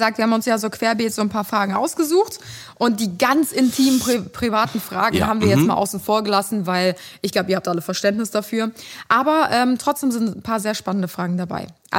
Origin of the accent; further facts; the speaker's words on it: Cologne, North Rhine-Westphalia, Germany; Und wenn man halt nicht aus Köln kommt, gibt es so ein paar bekannte Seen, wo man dann vielleicht mal hingehen würde.